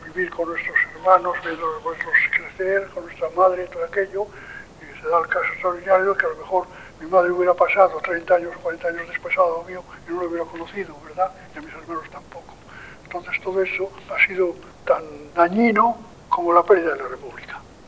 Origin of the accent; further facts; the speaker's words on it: León, Castile and León, Spain; also born or lived in El Entrego; Nací en Asturias, en el año Santana, precisamente en el Entrego, que es, hace parte del Consejo de San Martín del Rey Aurelio. Y allí, pues, cuando tenía 4 años, creo, 3 o 4 años, mi padre se fue a León.